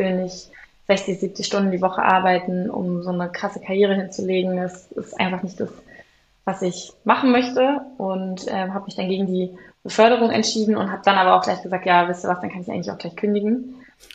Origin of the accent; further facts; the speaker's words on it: Berlin, Germany; Ich bin während Corona und kurz vor Corona bin ich zurück nach Berlin gezogen in meine Heimatstadt.